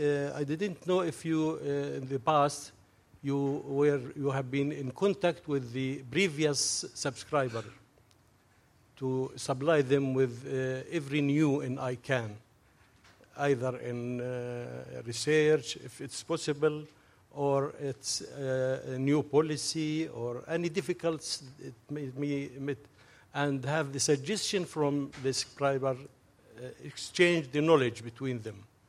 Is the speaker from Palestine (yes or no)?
yes; Palestine; Good morning to everyone. … from Palestine, newcomer.